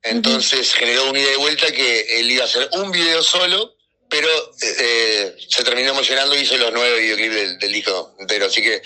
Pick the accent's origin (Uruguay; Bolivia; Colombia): Uruguay; Montevideo; nosotros somos de oriundos de Montevideo, digámosle.